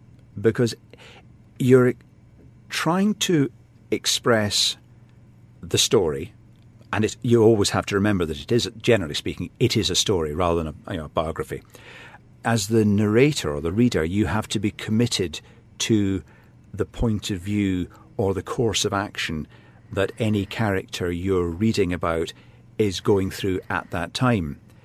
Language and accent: English; Glasgow, Scotland, United Kingdom; I remember about four names growing up in Glasgow in the 60s and 70s.